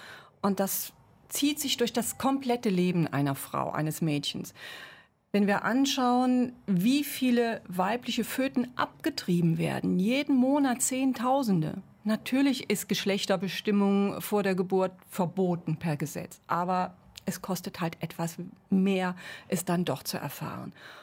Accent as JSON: {"language": "German", "country": "Germany", "said": "Also wir können auf keinen Fall als Deutsche hingehen und sagen, was tut ihr"}